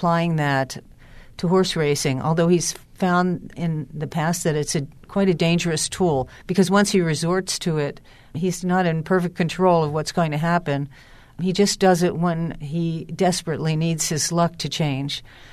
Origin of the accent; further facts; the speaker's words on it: Baltimore, Maryland, United States; The track that I have the most opportunity to go to is Pimlico, since I'm from Baltimore, and I've still got a brother there.